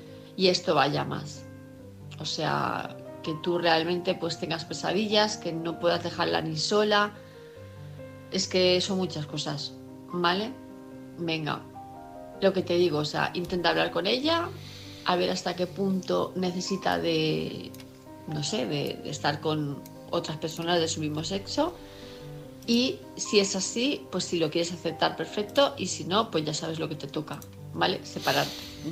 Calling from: Palma, Balearic Islands, Spain; de Palma de Mallorca

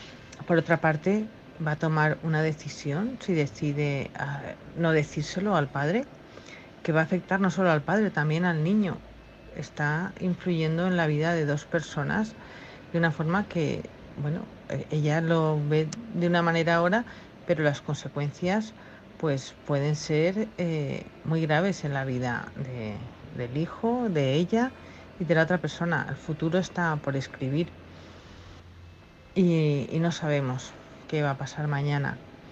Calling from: El Campello, Valencian Community, Spain; del Campello

